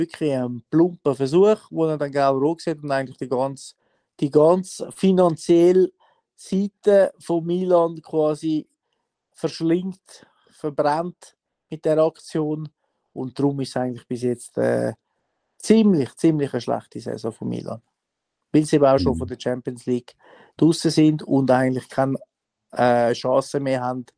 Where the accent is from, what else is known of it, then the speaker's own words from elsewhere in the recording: France; Ja, ich bin Franzose, genau.